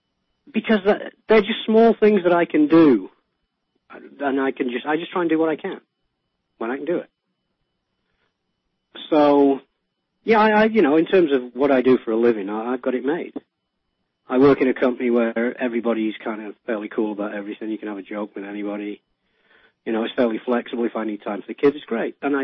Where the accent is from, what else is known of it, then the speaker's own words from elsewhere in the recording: England, United Kingdom; Because when I grew up in England, I had miles of countryside that my kids don't have.